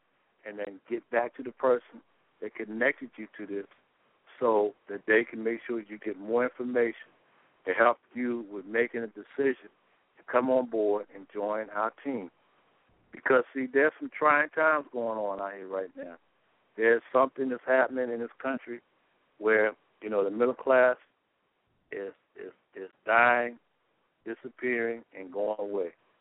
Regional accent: Baltimore, Maryland, United States; You got cities going bankrupt like Detroit, and you got people tearing cities up like Baltimore, my hometown.

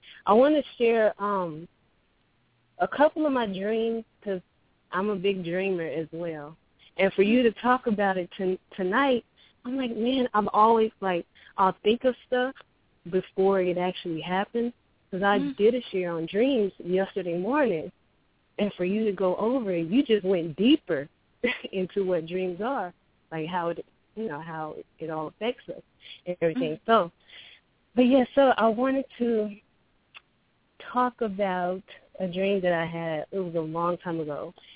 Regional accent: Los Angeles, California, United States; from L.A.

